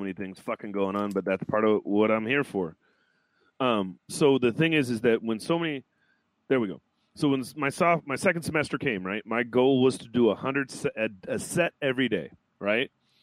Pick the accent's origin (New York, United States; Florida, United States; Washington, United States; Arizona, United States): Washington, United States; Seattle; because I grew up in West Seattle. A lot of people there know me as a kid.